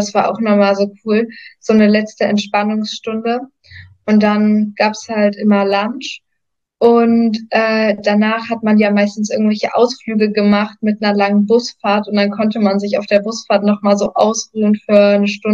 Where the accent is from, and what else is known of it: Germany